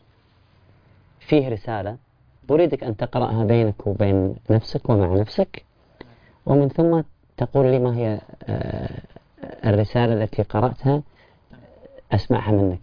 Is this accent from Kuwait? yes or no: yes; Kuwait; أنا من الكويت جئت إلى مصر.